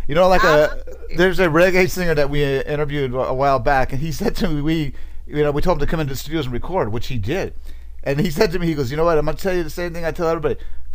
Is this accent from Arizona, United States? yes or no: no; Ashland, Oregon, United States; Because we're here from Ashland, Oregon, so we're about as far away from a redneck as you can get.